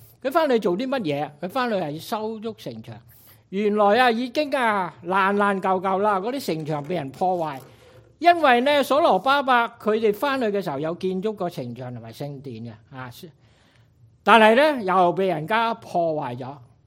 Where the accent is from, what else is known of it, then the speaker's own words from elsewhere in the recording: Vietnam; moved away; 大家都知道我系从越南嚟嘅，喺越南大家都明白啊